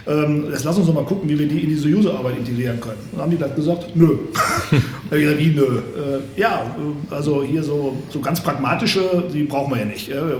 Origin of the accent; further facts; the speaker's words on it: Cologne, North Rhine-Westphalia, Germany; in Stammheim-Flittert, da in meinem Heimatort, war aber räumlich schon also wohnorttechnisch schon ein bisschen Richtung Süden gezogen, also Richtung Ostheim, da wohnte ich zu dem Zeitpunkt schon